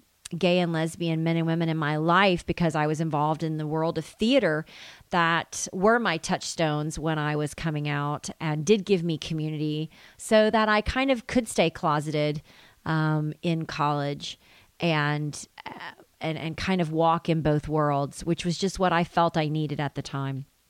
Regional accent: the South, United States; I grew up in the South

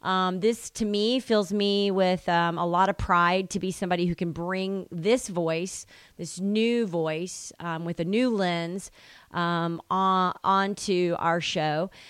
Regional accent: Tennessee, United States; I was home in Tennessee and was with a person of faith, a minister in my hometown

